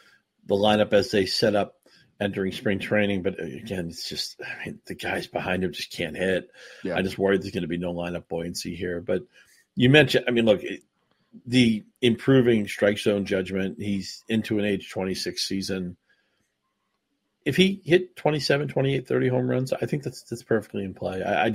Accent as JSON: {"language": "English", "town": "Boston", "region": "Massachusetts", "country": "United States", "tie": "born or raised there", "said": "I grew up on Fenway Park, and I've been to Wrigley Field"}